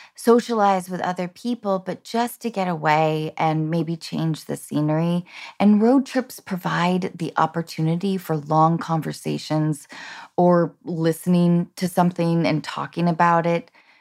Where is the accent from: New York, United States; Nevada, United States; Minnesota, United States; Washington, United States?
Washington, United States; Edmonds; I'm from Edmonds. I don't know if you know that.